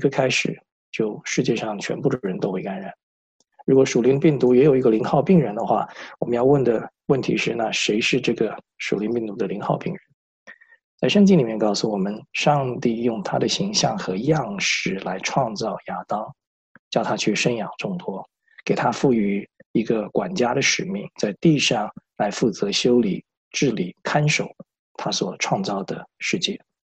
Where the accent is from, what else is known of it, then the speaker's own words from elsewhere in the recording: United States; 我们从美国来，美国4月15号应该是我们的报税日